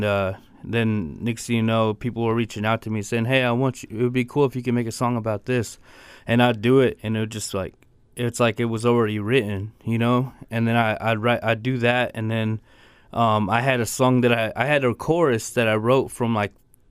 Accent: Copper Center, Alaska, United States; Well, I grew up in my hometown, Copper Center, and I just needed a way to channel the way I feel.

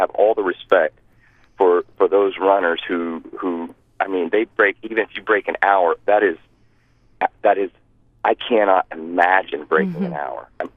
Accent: Florida, United States; now in Alaska, United States; I was raised in Florida, and my background is surfing.

